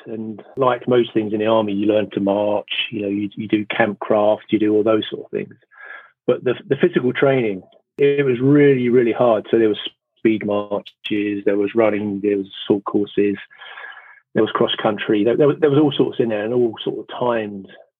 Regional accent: London, United Kingdom; I grew up in London. I was born in Dulwich in London, and I can only describe it as very feral.

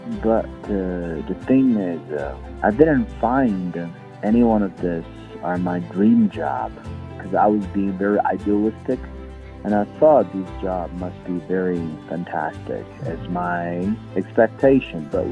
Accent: Tibet, China; now in -; Probably, you ever heard a lot of things about Tibet, my hometown? I think it's better to see with your own eyes.

